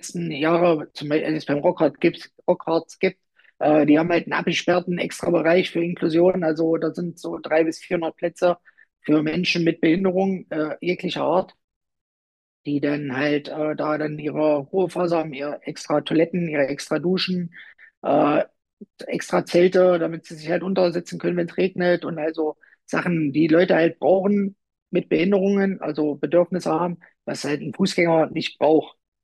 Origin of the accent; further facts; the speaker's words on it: Rübeland, Saxony-Anhalt, Germany; so bin ich halt auch aufgewachsen hier oben bei uns im Harz, in Rübeland, das war immer so das kleine Zeckendorf, das Galliendorf.